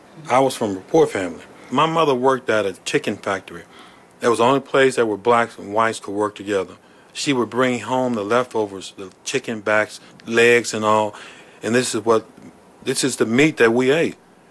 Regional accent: Mississippi, United States; I was born in Mississippi in Sunflower County. We lived on property owned by whites, and this is what we did.

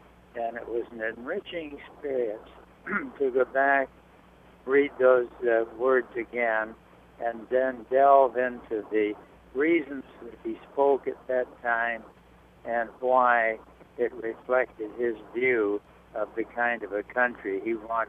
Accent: South Dakota, United States; I grew up in South Dakota, where he was a big hero.

